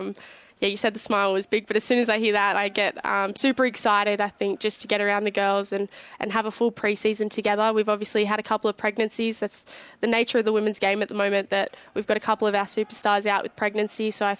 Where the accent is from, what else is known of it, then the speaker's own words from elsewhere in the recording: Tamworth, New South Wales, Australia; I am a Shire girl, I will say. I do love the area, but the beach is not really my vibe. I'm from Tamworth